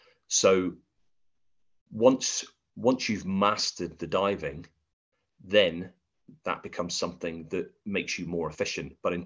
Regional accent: South West England, United Kingdom; Okay, so really my story starts many years ago. I grew up in North Devon

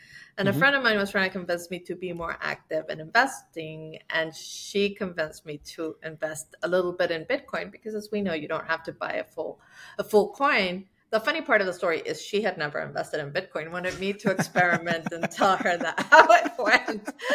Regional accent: Mexico; So I'm from Mexico and I have always sent money back to Mexico.

